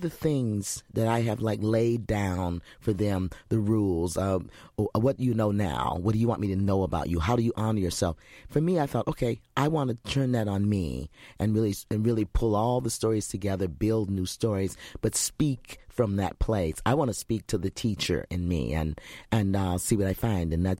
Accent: United States; which we as American women, you know, unless you're a scholar, you don't know.

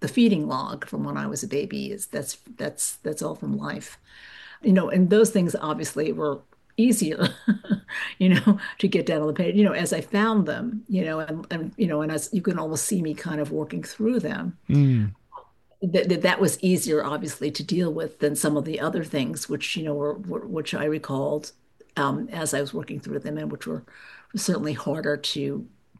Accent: United States; I grew up in America.

